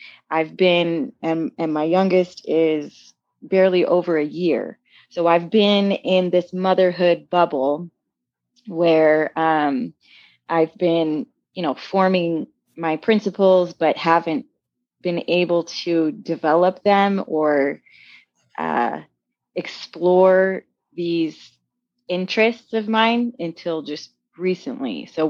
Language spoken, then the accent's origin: English; Indiana, United States; now in Utah, United States; I moved to Utah in 2004, and I've been here ever since. So that's a little bit about me. Growing up in Indiana, my family, we did not really speak about politics.